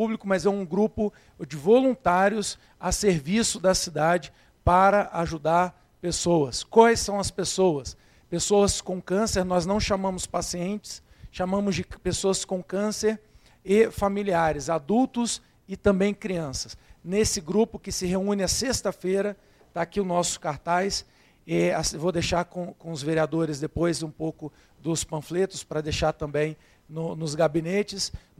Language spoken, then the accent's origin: Portuguese; Volta Redonda, Rio de Janeiro, Brazil; sou do interior do Rio de Janeiro, Volta Redonda, mas há 1 ano e meio eu estou aqui na cidade